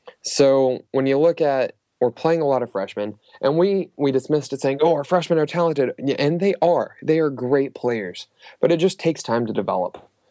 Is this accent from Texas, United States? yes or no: yes; Texas, United States; A&M used to be at the top of my list just because I grew up in Texas, well, A&M and UT.